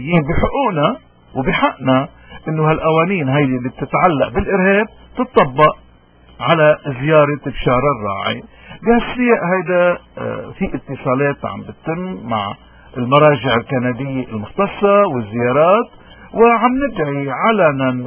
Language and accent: Arabic; Lebanon; لأنه اليوم مثل امبارح مثل بكرة نهتم كتير نحن كلبنانيين بالأحداث السياسية.